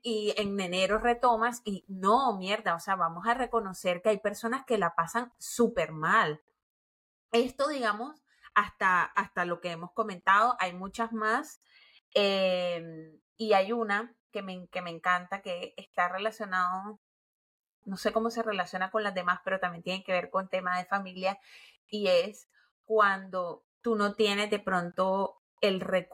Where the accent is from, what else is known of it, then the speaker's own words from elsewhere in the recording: Colombia; nosotros venimos de Colombia